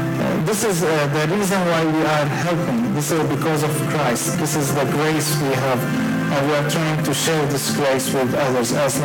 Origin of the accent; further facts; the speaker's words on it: Kuwait; born there; English is a second language; also born or lived in Syria; My background is I was born in Kuwait. My mom is Lebanese and my father is Syrian. That's why I'm Syrian. And in 1998, we moved to Syria to live there.